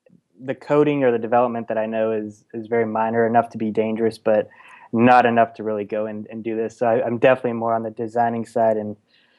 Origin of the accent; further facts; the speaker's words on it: Erie, Pennsylvania, United States; I grew up in Erie, Pennsylvania, kind of a small town in terms of nothing's really popping in terms of the creative space. It's just a blue collar town